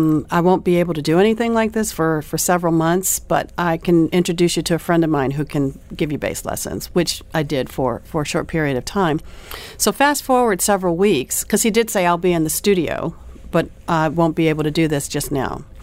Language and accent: English; Arizona, United States; moved away as an adult; also born or lived in New York City; now in Dubai, United Arab Emirates; I'm originally from Arizona in the USA, but I spent my entire adult life in New York City, in Harlem in particular, which is really what informs the music selections today.